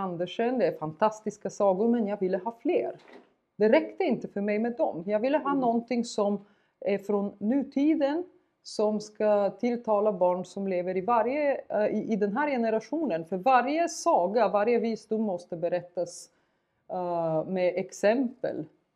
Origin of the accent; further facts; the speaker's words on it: Bulgaria; moved away as an adult; now in Sweden; jag flyttade till Sverige för 20 år sedan. Så jag har bott halva mitt liv här och halva mitt liv bakom järnridånen och under perestrojkan